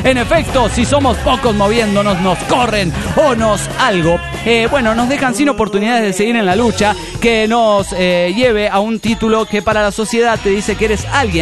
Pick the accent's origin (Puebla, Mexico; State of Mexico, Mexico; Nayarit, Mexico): Puebla, Mexico; Tehuacán; Hola, ¿cómo están? … de Tehuacán, México.